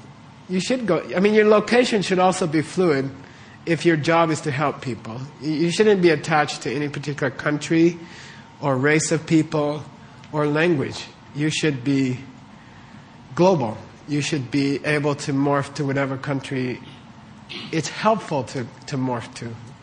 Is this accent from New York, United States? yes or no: yes; Manhattan, New York, United States; I'm American, you know?